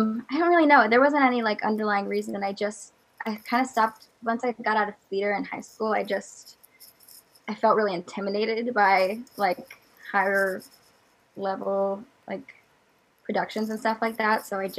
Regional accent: Iowa, United States; Well, I live in Iowa. I grew up here. I live here now, and I am a sophomore this year at the University of Iowa, so I still live pretty close to my hometown, which is nice, and I'm 20 years old.

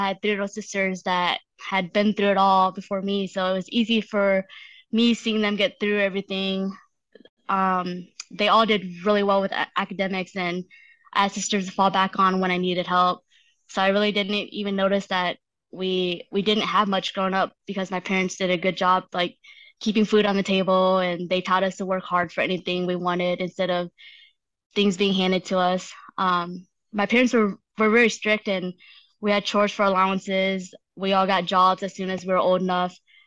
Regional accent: United States; born there; I was born in the States as well.

